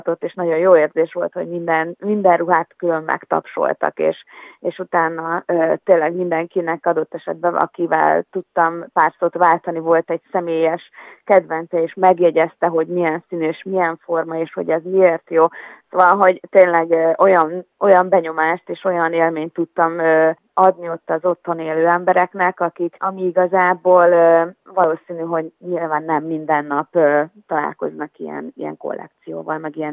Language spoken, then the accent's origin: Hungarian; Tótkomlós, Békés, Hungary; a szülővárosomban kaphattam Tóth Komlóson egy ilyen díjat